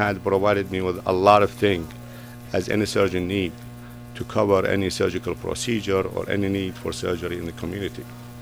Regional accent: Iraq; moved away as an adult; now in United States; I born and raised in Iraq, and I did my medical school in Baghdad University Hospital.

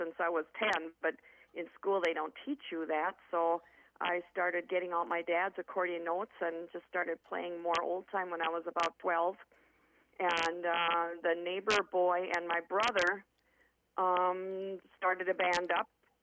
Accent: New Ulm, Minnesota, United States; Well, I was born and raised in New Ulm, and I lived on the north end of town on Payne Street.

